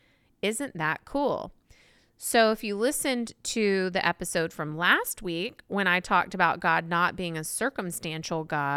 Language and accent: English; East Coast, United States; He's from the West Coast. I'm from the East Coast.